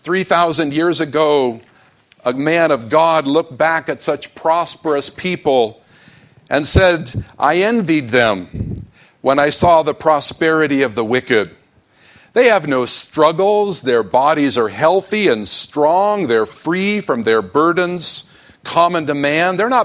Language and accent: English; United States; wow, he picked a topical message for a week like this, especially as I'm an American.